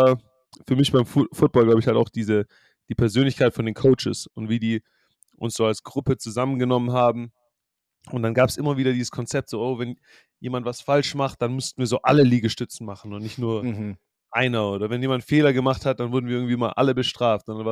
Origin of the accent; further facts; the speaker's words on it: Stuttgart, Baden-Württemberg, Germany; Also ich bin in Stuttgart geboren, in Stuttgart aufgewachsen, aber dann irgendwann als Teenager so 20 Minuten raus aus der Stadt gezogen. Und da, also für mich war das, ich habe das als Dorf empfunden.